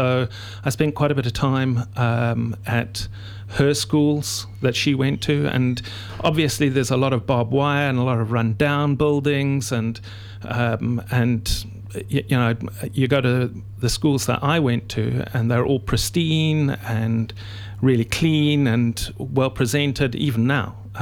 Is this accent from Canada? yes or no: no; South Africa; Well, I'm South African, so...